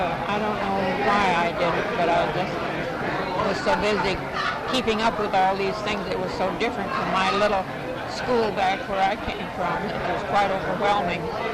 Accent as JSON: {"language": "English", "town": "Gladstone", "region": "North Dakota", "country": "United States", "tie": "born or raised there", "said": "I was born in 1889 in Gladstone, North Dakota, a little town of about 250 people. I lived out in the country, however. My parents lived on a farm. And I lived there till I graduated from high school in Dickinson, North Dakota."}